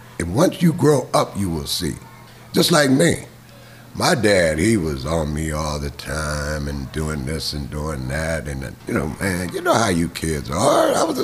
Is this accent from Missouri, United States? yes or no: yes; St. Louis, Missouri, United States; born there; also born or lived in Vancouver, Washington; now in Pittsburgh, United States; I was born in St. Louis, Missouri. But during the war, I moved out west to Vancouver, Washington.